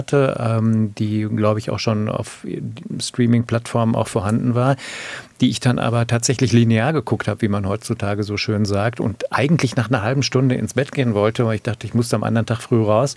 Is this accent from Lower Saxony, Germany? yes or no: no; Lünen, North Rhine-Westphalia, Germany; 25 Kilometer nördlich eines anderen Ortes, der ebenfalls mit Lü anfängt und aus dem ich komme, nämlich Lünen, wo wir allerdings nicht Lüdinghausen sagen, sondern Lüdinghausen.